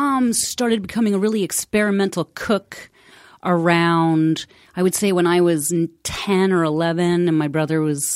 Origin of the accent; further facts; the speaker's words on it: Concord, Massachusetts, United States; I grew up in Clay House.